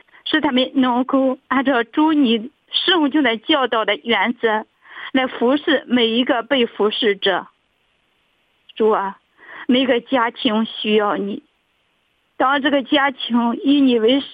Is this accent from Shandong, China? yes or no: yes; Qingdao, Shandong, China; 我是青岛的